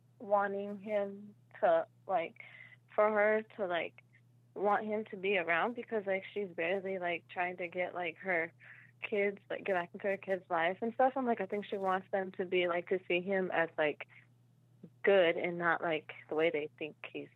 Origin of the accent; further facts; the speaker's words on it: Bakersfield, California, United States; Bakersfield, California.